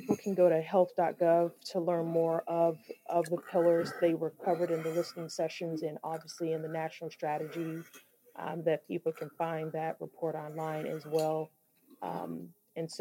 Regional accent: Oklahoma, United States; even from my home state of Oklahoma

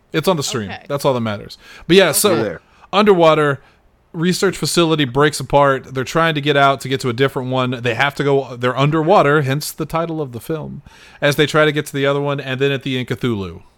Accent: Ireland; Oh, I'm Irish. It's fine. 90% of this cast is Irish, so it don't matter.

